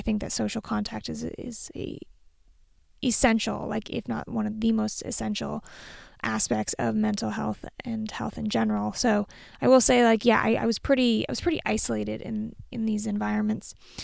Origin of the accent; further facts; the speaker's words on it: East Fairfield, Vermont, United States; So I grew up in a really small town. I had two towns. I grew up in Fairfield, Vermont. Technically East Fairfield. I grew up in East Fairfield.